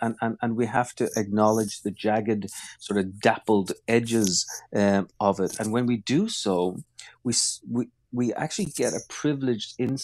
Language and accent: English; Ireland; I come from Ireland. I was, I've studied the Northern Irish peace process in and out. I grew up with them, with bombs going off in my mother's hometowns.